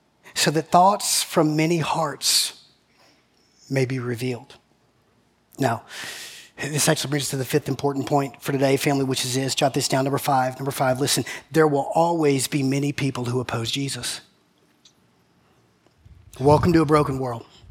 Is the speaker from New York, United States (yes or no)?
no; Macon, Georgia, United States; My wife and I are originally from Macon. We're from Middle Georgia.